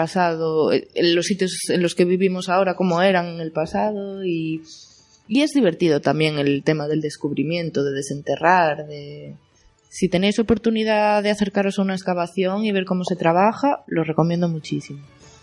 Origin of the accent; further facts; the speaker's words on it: Carnota, Galicia, Spain; yo soy de Carnota, entonces tengo predilección por los restos que hay en mi zona. En Carnota tenemos muchísimos petroglifos.